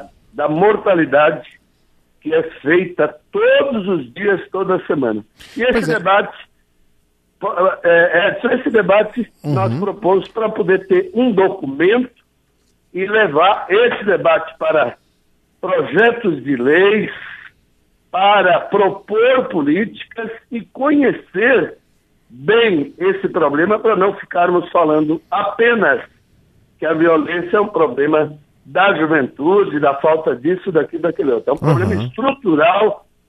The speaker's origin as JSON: {"language": "Portuguese", "region": "Sergipe", "country": "Brazil", "said": "Nós que somos do estado de Sergipe"}